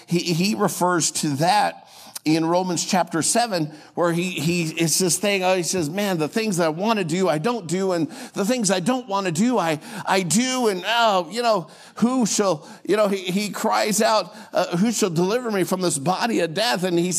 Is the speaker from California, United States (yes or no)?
no; Washington, United States; Just like, you know, we came from Washington State, and they got fruit trees.